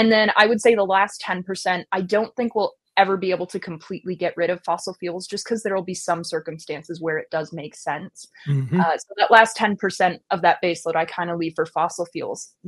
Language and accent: English; Wisconsin, United States; you're from the upper Midwest, I'm from Wisconsin, right?